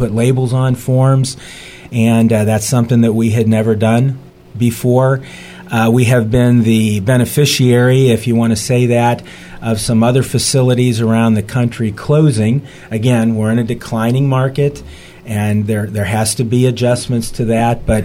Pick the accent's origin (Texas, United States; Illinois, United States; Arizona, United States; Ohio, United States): Ohio, United States; Canton; Well, I am not a Indiana native. I grew up in Canton, Ohio, so most people know the Pro Football Hall of Fame.